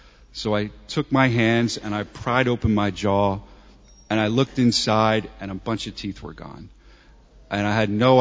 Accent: New Jersey, United States; I was born and raised in South Jersey, about 15 minutes outside of Philadelphia. I come from a large Catholic family, lots of uncles, lots of aunts, lots of cousins, lots of love.

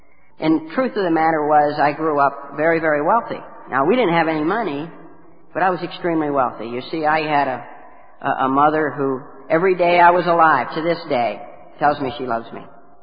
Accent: Martins Ferry, Ohio, United States; And I'm Irish. I won't tell you what church I went to. Give you a hint, bingo. And I was born and raised in the Ohio Valley, just south of Pittsburgh, in a little town called Martins Ferry, Ohio.

